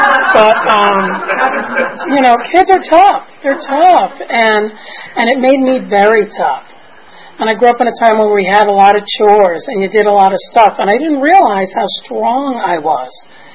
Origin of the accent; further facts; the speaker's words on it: New York, United States; also born or lived in Boston; The first time I came in, I grew up in New York. I was living in Boston at the time.